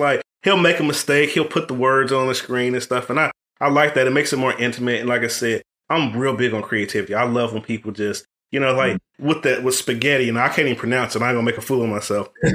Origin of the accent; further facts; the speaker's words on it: Midwest, United States; I was telling my wife, I'm like, yeah, and I'm from the Midwest too.